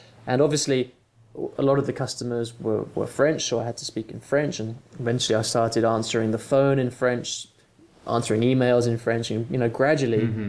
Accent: Cambridge, East of England, United Kingdom; accent: British; So I grew up in Cambridge, which is in the UK, and it's about an hour north of London.

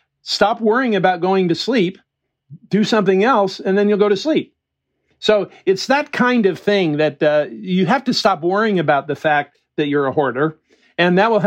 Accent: California, United States; I grew up in the Mojave Desert. I had horses and guns

